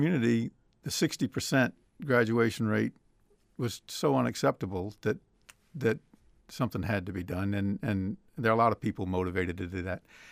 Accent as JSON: {"language": "English", "town": "Athens", "region": "Georgia", "country": "United States", "tie": "born or raised there", "moved": "as an adult", "lives_now": "Alaska, United States", "said": "Well, I grew up in Athens, Georgia, but after 35 years with Shell, I've traveled a good bit and luckily ended up here in Alaska."}